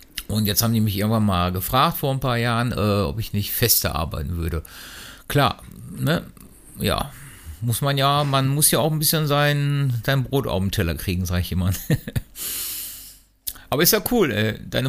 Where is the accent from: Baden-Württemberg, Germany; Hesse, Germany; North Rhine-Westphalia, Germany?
North Rhine-Westphalia, Germany; Essen; ich wurde geboren hier in Essen auch, im Alfred-Krupp-Krankenhaus, wenn du das genau wissen möchtest. Ja, bin dann groß geworden, erst noch mit meinen Eltern, weil die noch sehr jung waren, in Heising irgendwie. Danach in Rüttenscheid, da bin ich auch sehr lange gewesen.